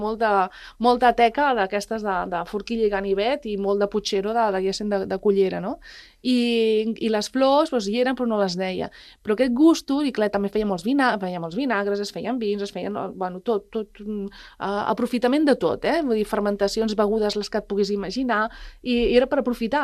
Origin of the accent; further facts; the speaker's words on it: Palau-sator, Catalonia, Spain; Jo a vegades deia, ah, no, sóc de la Bisbal, saps? De l'Empordà, no sé què, tal, no, sóc de Palau-sator, i ara ho dic ben alt, no? I sóc de pagès.